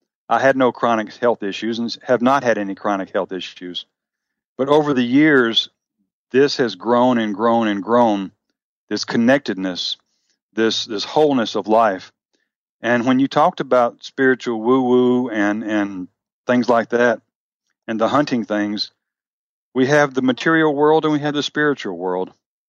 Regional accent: Memphis, Tennessee, United States; the redneck hunting instructor part comes from having been born and raised in Memphis, Tennessee. Our family was always hunting and fishing and things like that.

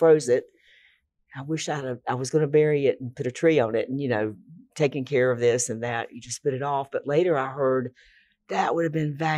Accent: Charlotte, North Carolina, United States; born there; I was born in Charlotte.

